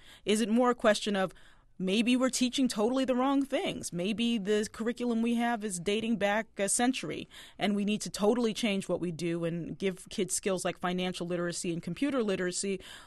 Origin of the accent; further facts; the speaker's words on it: Baltimore, Maryland, United States; now in Los Angeles, United States; My hometown, Baltimore, has dealt with that. My new town, Los Angeles, has dealt with that.